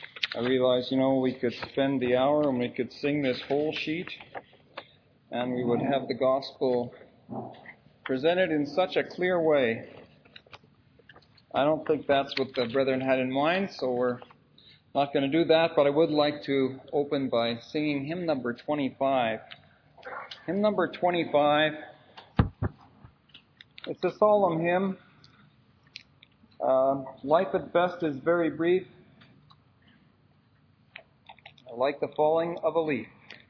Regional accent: Montreal, Quebec, Canada; the assembly that I was brought up in Montreal.

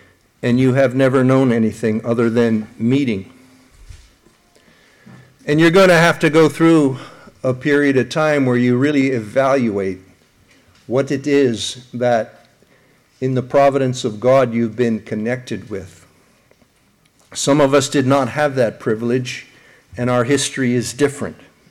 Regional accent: Pennsylvania, United States; When I was saved about a year, I grew up outside of Philadelphia.

